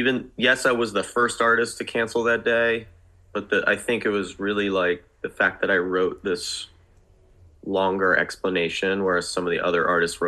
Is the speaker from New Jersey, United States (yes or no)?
yes; New Jersey, United States; I grew up in New Jersey in the 80s.